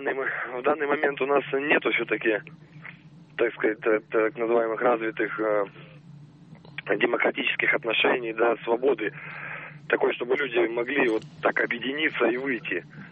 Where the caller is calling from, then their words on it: Moscow, Russia; я из Москвы.